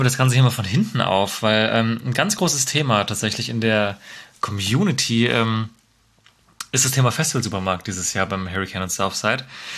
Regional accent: Marburg, Hesse, Germany; Deswegen beginnt unsere Reise tatsächlich, weil wir auch noch in meine Heimat Marburg vorher fahren, morgen schon.

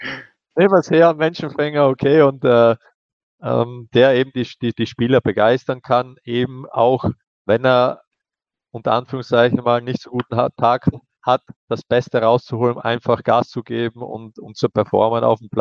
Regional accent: Austria; Ich glaube, eigentlich sind wir Österreicher ja eh ein Stück weit genügsam

